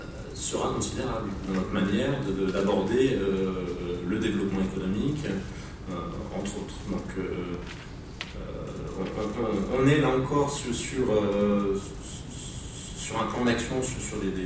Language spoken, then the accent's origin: French; Saint-Étienne, Auvergne-Rhône-Alpes, France; en tant que Stéphanois d'origine, je considérerais toujours que Lyon est la banlieue de Saint-Étienne